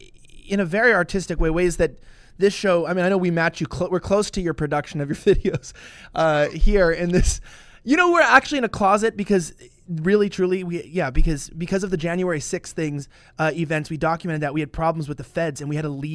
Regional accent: Hollywood, California, United States; I'm from Hollywood, so I know what people do in Hollywood to get where they are.

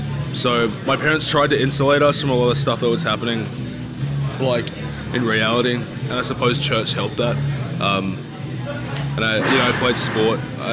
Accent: Sydney, New South Wales, Australia; I'm from the inner west of Sydney. So, it's like the really gentrified part of Sydney now.

